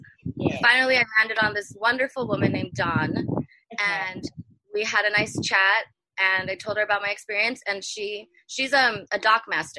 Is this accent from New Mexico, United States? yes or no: no; San Diego, California, United States; Even though I grew up in a Navy town, I grew up in San Diego, California.